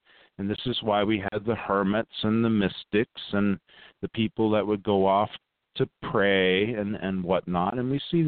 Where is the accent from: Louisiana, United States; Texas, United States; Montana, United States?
Texas, United States; also born or lived in other parts of the US; In the time that I grew up in Texas and in other parts of the country, there was an extreme religious bigotry